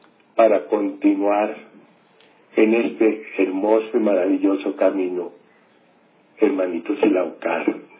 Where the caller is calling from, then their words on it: Bogotá, Colombia; de Bogotá, Colombia.